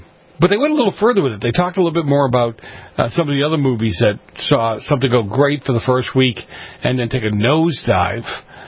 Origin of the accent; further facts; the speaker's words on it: Boston, Massachusetts, United States; Growing up in Boston, they had the train stations, right?